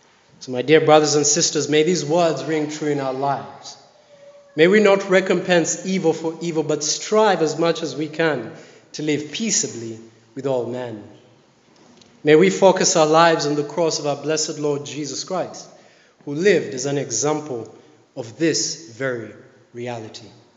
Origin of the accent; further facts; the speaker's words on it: Rwanda; I come from Rwanda. I've seen what hate, does.